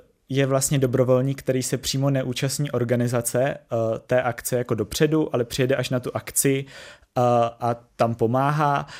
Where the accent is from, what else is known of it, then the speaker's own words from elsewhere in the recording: Borovany, South Bohemian Region, Czechia; jsem z Borovan, kde máme i klubovnu